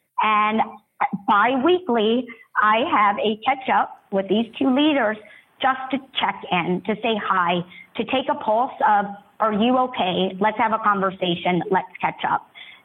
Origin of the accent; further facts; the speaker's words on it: Sandy Springs, Georgia, United States; also born or lived in New York; I was born and raised in Sandy Springs. I love Atlanta. My heart has been in Atlanta. However, in 2001, I actually moved to New York, and I've been in New York really for the last 18 years.